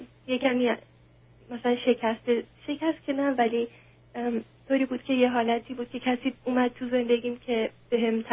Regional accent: Iran; moved away; این دقیقا موقعی بود که ما از ایران اومدیم بیرون.

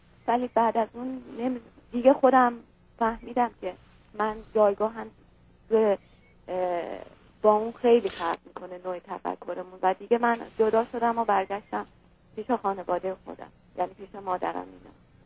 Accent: Iran; اگر این حرف رو میزنی من ایرانیم

